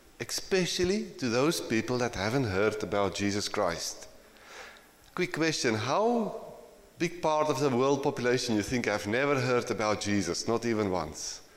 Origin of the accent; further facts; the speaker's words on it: South Africa; Growing up in South Africa was a different life for us.